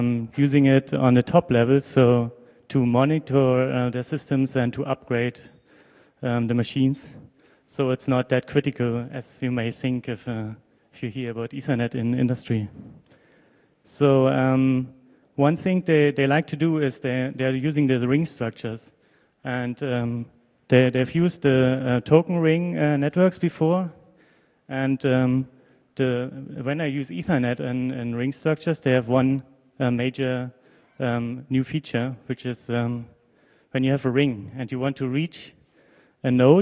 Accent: Berlin, Germany; I'm from Berlin, from the TFH Berlin. It's the Technical University of Applied Science here

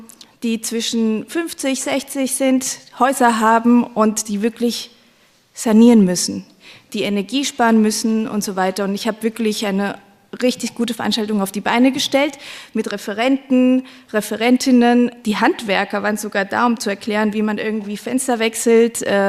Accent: Mainz, Rhineland-Palatinate, Germany; also ich komme aus Mainz und in Mainz setzt man sich auch mal in der Kneipe neben den anderen, man babbelt

